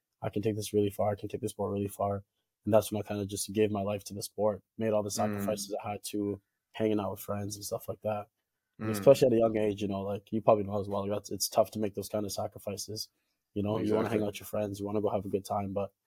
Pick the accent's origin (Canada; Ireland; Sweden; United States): Canada; also born or lived in South Sudan; now in Scotland; And I was born in South Sudan, Africa. So I don't know if a lot of people know where that is. But yeah, I was born there and I immigrated to Canada when I was about 3 years old.